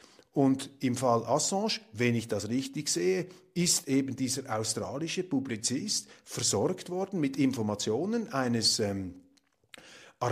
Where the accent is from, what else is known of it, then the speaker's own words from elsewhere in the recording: Switzerland; Aber meine Damen und Herren, wir als Schweizer, wir als Kleinstaatler, wir dürfen doch nicht größenwahnsinnig werden.